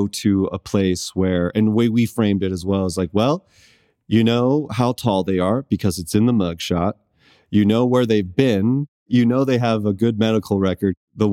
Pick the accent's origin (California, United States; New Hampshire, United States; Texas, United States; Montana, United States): California, United States; Sacramento; I grew up in Sacramento. I grew up in what they call South Sac.